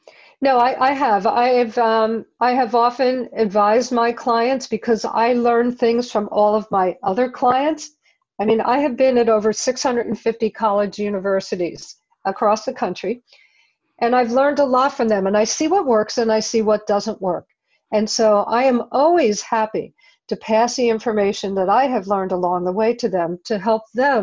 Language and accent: English; New York, United States; I grew up 15 miles outside of New York, and I was a pretty crazy person.